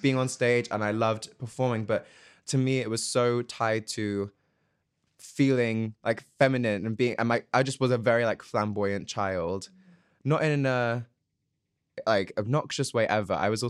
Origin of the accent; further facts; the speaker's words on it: South East England, United Kingdom; I grew up in Sussex. I went to school a little bit further south in Brighton.